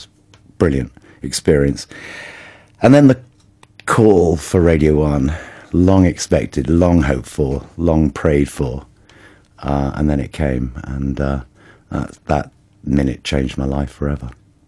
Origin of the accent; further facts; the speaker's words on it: Midlands, United Kingdom; Because I was brought up and lived in the Midlands